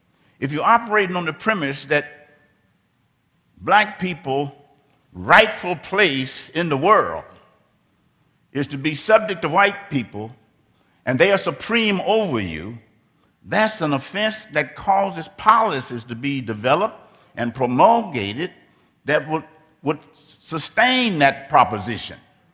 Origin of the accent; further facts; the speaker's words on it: Arkansas, United States; born there; I was born in Arkansas, and I experienced the injury of being considered less than a human being.